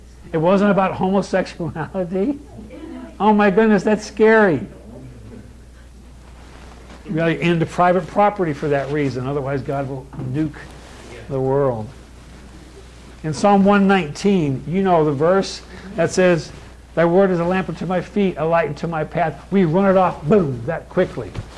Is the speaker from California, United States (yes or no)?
yes; California, United States; also born or lived in Kentucky; now in -; I'm from the South. I was born in Kentucky. I was raised in California, so I missed the accent, but my parents had that sweet accent.